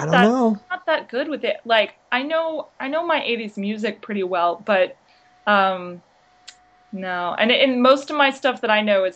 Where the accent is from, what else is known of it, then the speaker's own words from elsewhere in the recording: Austin, Texas, United States; and I'm from Austin, which is the home of bats.